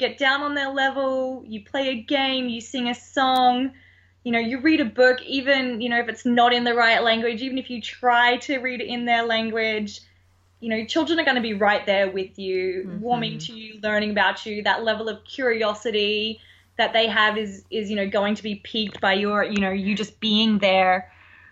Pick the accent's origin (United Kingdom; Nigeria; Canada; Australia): Australia; accent: Australian; now in United States; Yeah, I definitely miss the weather in Australia.